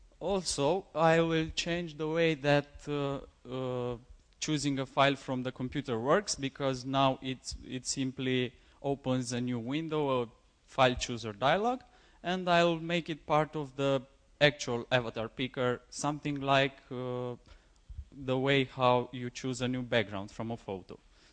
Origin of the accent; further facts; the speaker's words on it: Romania; I'm from Romania